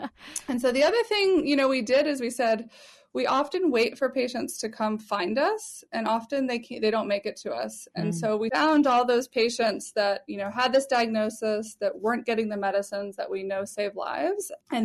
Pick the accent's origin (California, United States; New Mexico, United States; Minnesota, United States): New Mexico, United States; I am. Yes, I grew up in New Mexico.